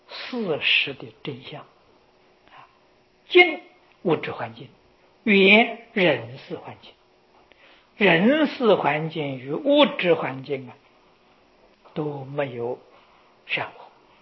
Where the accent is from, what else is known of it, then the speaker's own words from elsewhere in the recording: China; 我们中国人讲孝，讲到孝呢，我们就想到大顺，尧舜禹汤舜王，这是在我们中国讲孝的时候以他为榜样。